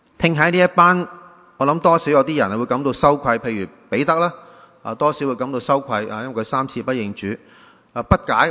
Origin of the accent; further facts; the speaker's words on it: Guangdong, China; 所以呢用我们广东人讲就是风声紧